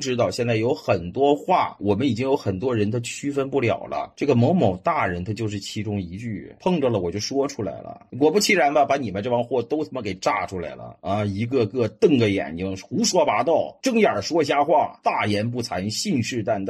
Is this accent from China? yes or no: yes; China